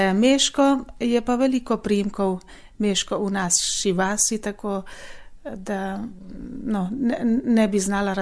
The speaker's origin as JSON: {"language": "Slovenian", "region": "Zakarpattia Oblast", "country": "Ukraine", "lives_now": "Slovenia", "said": "Jaz sem iz Zakarpatije, tam je pa mešanica kultur, tam je slovaška, madžarska kultura, rusinska."}